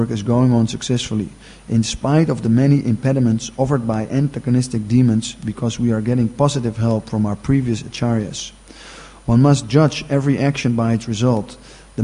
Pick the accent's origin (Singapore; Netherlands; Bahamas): Netherlands; English is a second language; I'm from Holland.